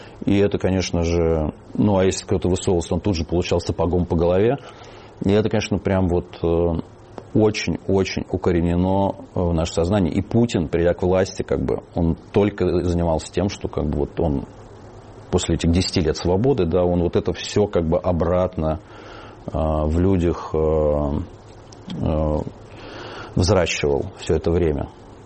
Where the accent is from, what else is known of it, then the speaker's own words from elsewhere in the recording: Russia; Мы реально не они. Мы другие русские.